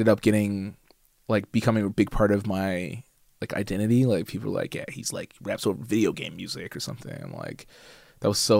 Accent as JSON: {"language": "English", "town": "Edmonton", "region": "Alberta", "country": "Canada", "tie": "born or raised there", "said": "growing up in Edmonton"}